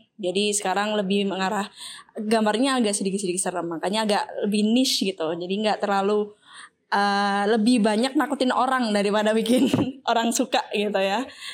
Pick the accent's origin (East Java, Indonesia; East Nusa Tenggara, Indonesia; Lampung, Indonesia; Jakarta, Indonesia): East Java, Indonesia; Malang; now in Bali, Indonesia; Aku asalnya dari Malang. Jadi aku udah di Bali sekitaran hampir 5 tahunan.